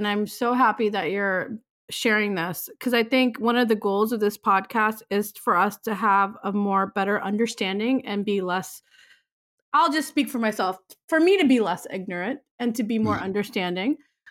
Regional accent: Texas, United States; also born or lived in Chicago; I was born in Chicago. Yeah. And I grew up in Texas.

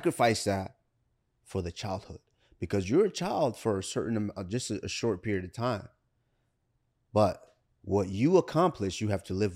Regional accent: Nigeria; I am the …

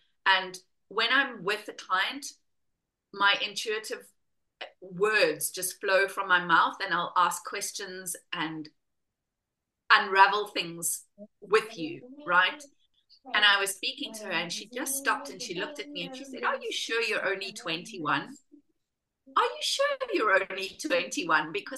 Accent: South Africa; moved away as an adult; now in United Kingdom; coming over to the UK, I'm South African. I ended up in the UK as a chef

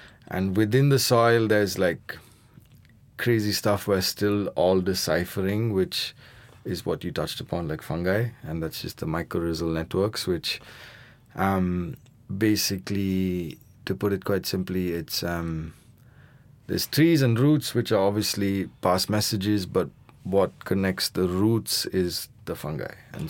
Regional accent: Bangalore, Karnataka, India; I grew up in Bangalore. I used to spend a lot of time on the estate as a kid, but like not more than 2 months at a stretch.

